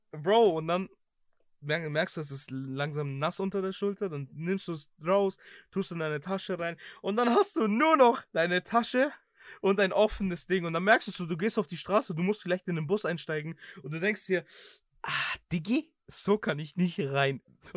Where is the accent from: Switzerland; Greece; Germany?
Greece; ich bin eine Person, ich komme aus Griechenland, okay?